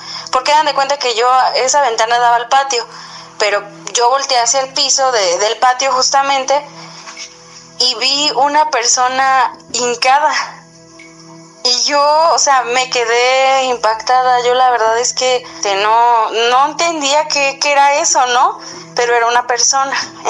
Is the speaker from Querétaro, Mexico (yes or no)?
yes; Querétaro, Mexico; soy del estado de Querétaro.